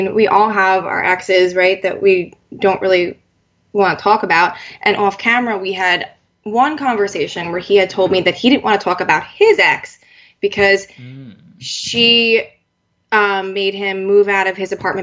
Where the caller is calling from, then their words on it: Northport, New York, United States; So I'm on Long Island. I'm actually in Northport right now.